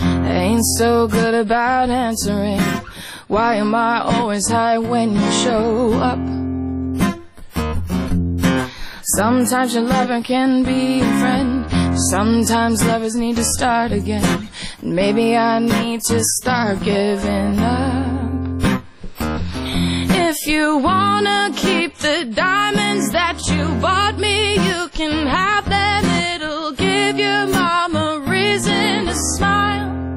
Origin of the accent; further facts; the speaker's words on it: Jackson, Tennessee, United States; I grew up in between Memphis and Nashville. There was a lot of music going on between my hometown of Jackson, which was the home